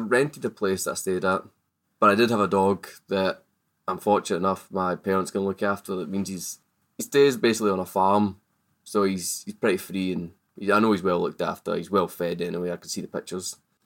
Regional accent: Glasgow, Scotland, United Kingdom; I'm from Glasgow, here to operate equipment in Antarctica.

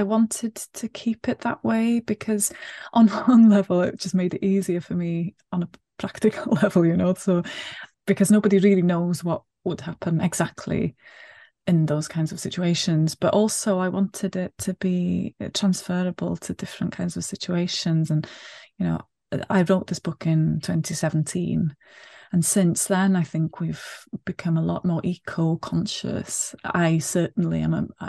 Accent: Wales, United Kingdom; first language Welsh; English is a second language; I'm Welsh first language, so I was brought up speaking Welsh, and I speak Welsh at home with my own children as well. But English has always been there as well, so I've been fluent in both languages since I can remember.

